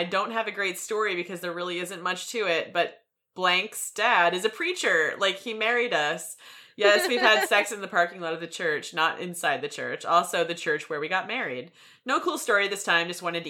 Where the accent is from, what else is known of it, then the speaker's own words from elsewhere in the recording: New England, United States; I grew up in New England and my family is Unitarian